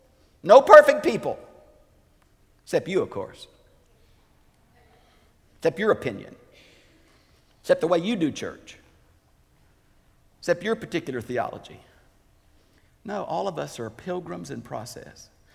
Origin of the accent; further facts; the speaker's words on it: Houston, Texas, United States; I was preaching out in West Texas one time, and I grew up in Houston. I thought milk came out of cans. I'm not a farmer.